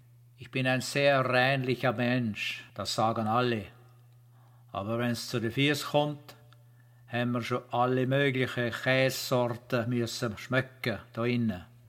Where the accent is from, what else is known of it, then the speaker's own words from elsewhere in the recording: Vienna, Austria; Also ich komme aus Wien